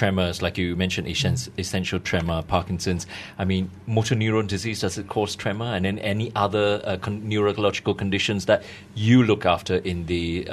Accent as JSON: {"language": "English", "country": "Malaysia", "said": "but Malaysian being Malaysian, we need to know the cost of this."}